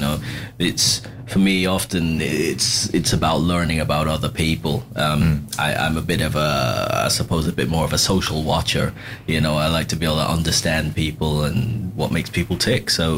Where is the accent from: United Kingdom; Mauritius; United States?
United Kingdom; Balham, London; also born or lived in Lewisham; I was born in Lewisham, raised in Balham.